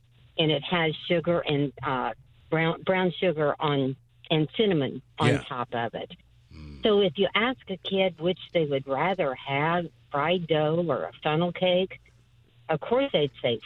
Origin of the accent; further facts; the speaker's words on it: Indiana, United States; now in Beacon, United States; I'm from Indiana